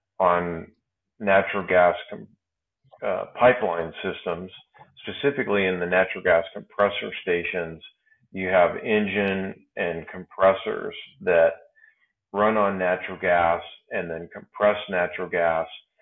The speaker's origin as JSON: {"language": "English", "region": "Oregon", "country": "United States", "tie": "born or raised there", "said": "Yeah, I grew up in the Northwest and spent a lot of time fishing in the Umatilla National Forest."}